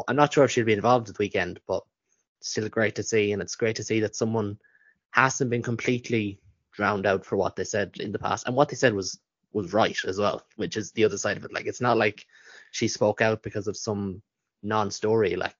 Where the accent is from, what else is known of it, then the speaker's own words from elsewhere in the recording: Cork, Munster, Ireland; If we beat the Stormers, I'm going to take them to a 5-star resort in Cork, in my hometown.